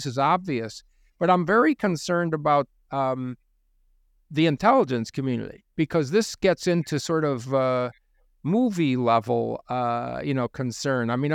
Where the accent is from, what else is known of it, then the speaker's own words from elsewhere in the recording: Chicago, Illinois, United States; I grew up in Chicago. That's why I can identify with that.